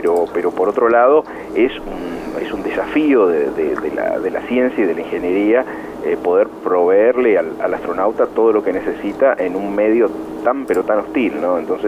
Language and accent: Spanish; Cañuelas, Buenos Aires Province, Argentina; now in United States; yo soy de Cañuelas, provincia de Buenos Aires, y bueno, viví los primeros años de mi vida en el campo, en una, digamos, en una chácara que tenía mis abuelos con mis padres